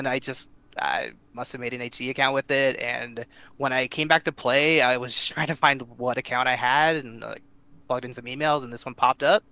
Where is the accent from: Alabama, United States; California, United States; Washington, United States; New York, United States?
New York, United States; Syracuse; I'm from New York. I live in Syracuse.